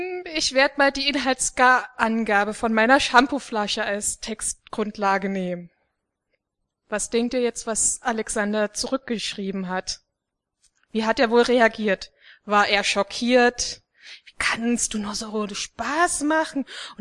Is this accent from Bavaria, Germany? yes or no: no; Dresden, Saxony, Germany; now in Kassel, Germany; Ursprünglich komme ich eigentlich aus Dresden, wohne zurzeit in Kassel